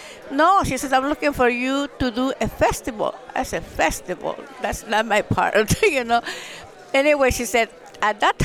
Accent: Bolivia; I was born and raised in Bolivia

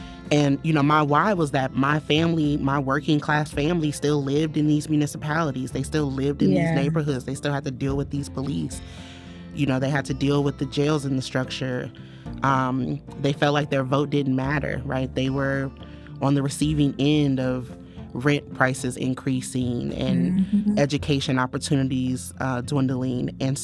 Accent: St. Louis, Missouri, United States; Like, we are from St. Louis, so as much as I... And St. Louis is like, we live in the show me state, right?

